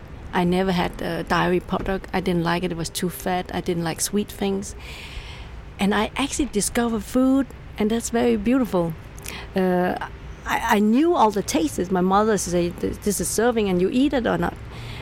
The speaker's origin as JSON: {"language": "English", "country": "Denmark", "tie": "born or raised there", "said": "And I think when growing up in Denmark and see all the Danes."}